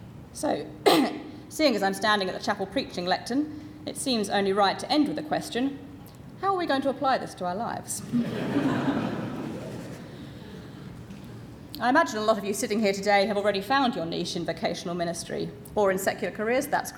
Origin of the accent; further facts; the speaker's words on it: United Kingdom; being British, I am by nature horribly awkward about public displays of emotion